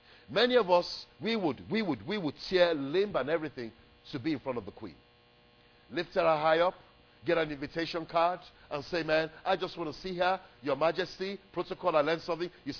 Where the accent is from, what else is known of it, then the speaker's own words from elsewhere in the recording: Nigeria; when I was growing up in Nigeria, when the queen was coming